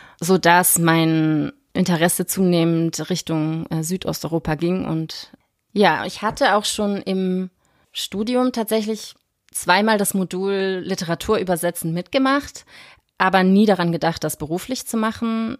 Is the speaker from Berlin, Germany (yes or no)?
no; Bavaria, Germany; ich bin in Franken, also in Bayern, zur Schule gegangen und auch aufgewachsen, allerdings mit Eltern aus Ostdeutschland